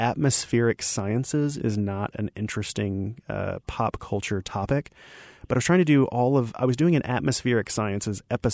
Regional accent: Arkansas, United States; And I'm from Arkansas, and you might be able to hear little things here or there in the way that I speak, but I've spent 20 plus years of my adult life stripping away all of where I came from

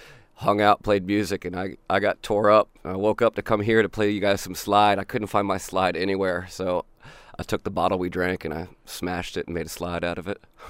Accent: Baltimore, Maryland, United States; I've been a musician and hanging around Baltimore, in and around Baltimore, since I was born, pretty much.

